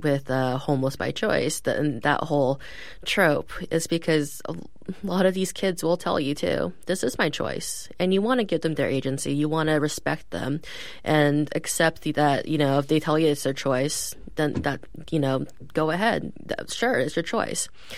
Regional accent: East Coast, United States; I grew up on the East Coast. I didn't really know anything really about homelessness.

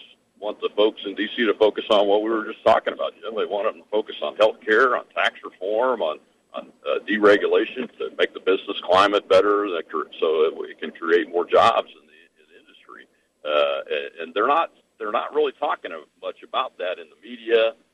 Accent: United States; but I'm an American before I'm anything

